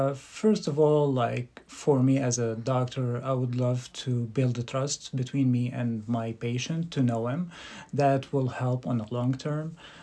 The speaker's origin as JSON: {"language": "English", "country": "Syria", "tie": "born or raised there", "also_born_or_lived": "United States", "second_language": "English", "said": "I'm originally from Syria. I grew up between Syria and United States. My family been, my uncle's been here like for 60 years. So I've been between both. I grew up over there."}